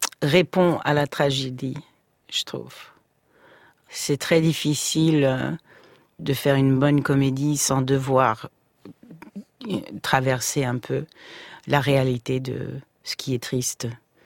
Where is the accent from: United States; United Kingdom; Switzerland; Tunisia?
United States; Brooklyn, New York; also born or lived in Georgia; now in Paris, France; Oui, j'ai grandi à Brooklyn plutôt, et puis après, je suis arrivée en France avec ma mère, d'abord en banlieue et puis à Paris.